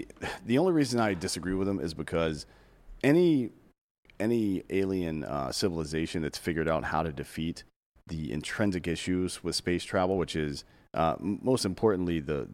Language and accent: English; United States; Like, I'm an American. I was born here.